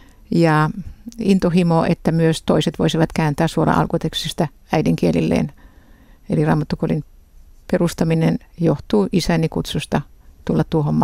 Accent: Israel; olen ollut Israelissa 7-vuotiaasta ja nyt yli 70-vuotiaaksi. Ja tämä fakta, että kasvoin Israelissa isäni kutsumuksen tähden

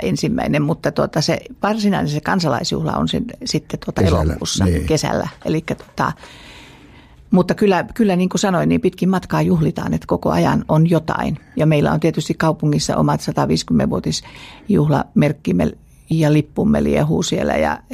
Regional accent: Ylivieska, North Ostrobothnia, Finland; siellä lapsuuteni Ylivieskassa

